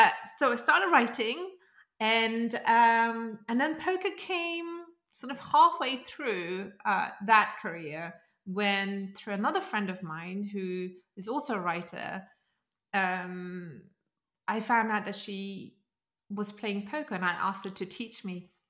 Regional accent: Germany; I grew up in Germany, and I wasn't one of the smartest kids.

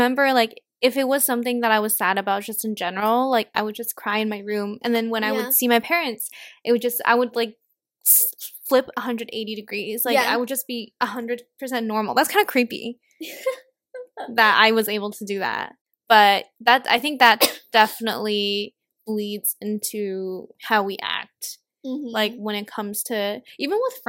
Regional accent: Hong Kong; I think also living in Hong Kong, like growing up in Hong Kong

